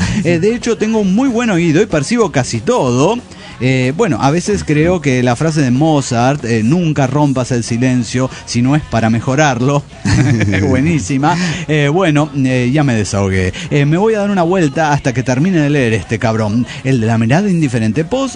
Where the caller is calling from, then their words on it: Monterrey, Nuevo León, Mexico; de Monterrey, Nuevo León, México